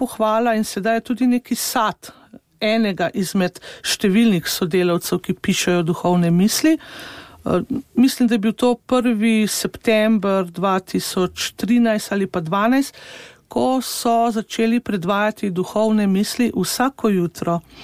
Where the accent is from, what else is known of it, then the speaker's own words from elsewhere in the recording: Babno Polje, Littoral–Inner Carniola, Slovenia; prihajam iz Babnega Polja, ni na koncu sveta, je na začetku, je bilo pa življenje težko.